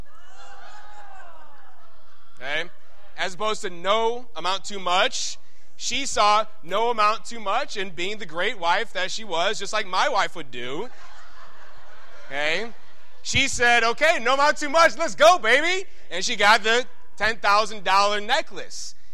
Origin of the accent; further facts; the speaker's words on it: Chicago, Illinois, United States; I am from Chicago. I'm Italian. I am Sicilian. And I love my heritage, but there's a lot of things that I have got to look at and say, amen, that's part of my culture